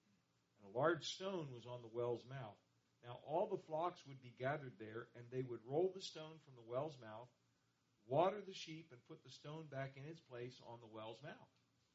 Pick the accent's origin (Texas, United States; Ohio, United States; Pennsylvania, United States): Ohio, United States; Now, I grew up out in Ohio, and that was dairy country.